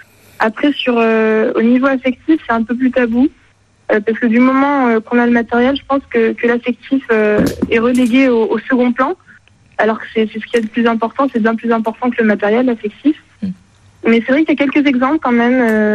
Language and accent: French; Morocco; Je suis personnellement originaire du Maroc et quand je passe mes vacances là-bas